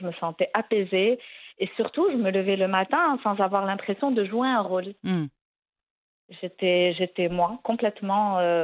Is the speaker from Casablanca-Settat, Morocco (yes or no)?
no; Tangier, Tanger-Tetouan-Al Hoceima, Morocco; quand j'ai pris la route pour aller les voir à Tanger, parce que j'ai grandi à Tanger